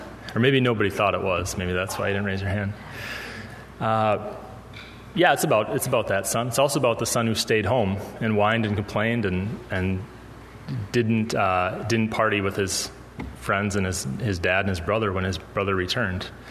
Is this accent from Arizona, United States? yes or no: no; Wisconsin, United States; I grew up here in Western Wisconsin.